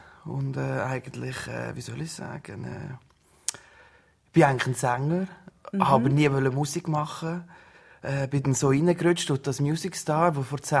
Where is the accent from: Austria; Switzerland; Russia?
Switzerland; Gelterkinden, Basel-Landschaft; Sie ist Gemeindepräsidentin in Gelterkinden, dort, wo ich aufgewachsen bin.